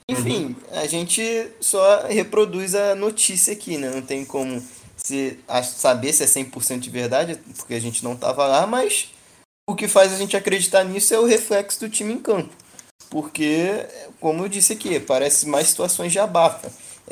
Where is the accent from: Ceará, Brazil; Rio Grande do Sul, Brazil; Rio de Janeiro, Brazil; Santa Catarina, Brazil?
Rio de Janeiro, Brazil; porque primeiro que a gente é carioca, né?